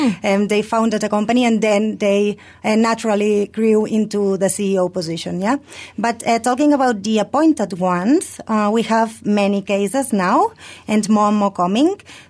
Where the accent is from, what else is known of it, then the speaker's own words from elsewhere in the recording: Barcelona, Catalonia, Spain; now in Malaysia; as you can see, per my accent, I'm from Spain, from Barcelona, and I've been in Malaysia for 3.5 years now.